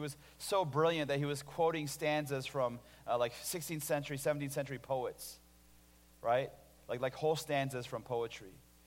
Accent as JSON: {"language": "English", "region": "California", "country": "United States", "tie": "born or raised there", "moved": "yes", "lives_now": "Naperville, United States", "said": "I grew up in California, but then I moved to a suburb of Chicago called Naperville."}